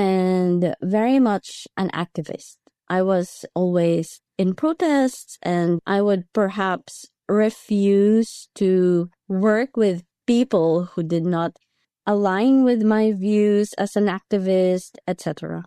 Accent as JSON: {"language": "English", "country": "Philippines", "said": "I come from the Philippines"}